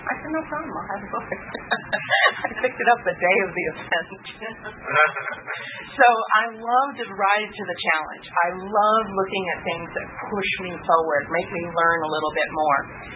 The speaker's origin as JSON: {"language": "English", "town": "San Ramon", "region": "California", "country": "United States", "said": "Like coming here and speaking to a group of realtors when I'm from San Ramon and I'm supposed to be in Oakland"}